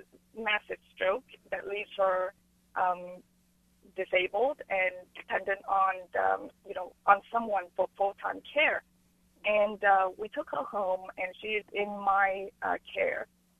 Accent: United States; I'm Vietnamese American, and we grew up as a Buddhist family.

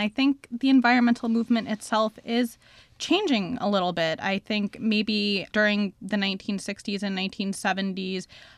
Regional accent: Rhinebeck, New York, United States; I grew up in Rhinebeck

